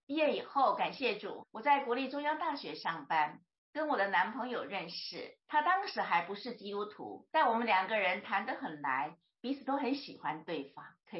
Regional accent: Yilan County, Taiwan; 我小时候住在台湾宜兰乡下，父母务农，辛苦抚养六个小孩，家境非常的贫穷

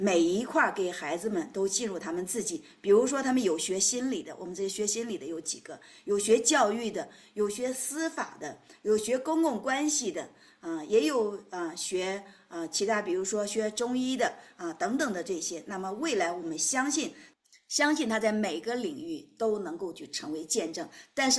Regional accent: Shijiazhuang, Hebei, China; also born or lived in Hefei; 我成长，我生在这个安徽合肥，我长在河北石家庄

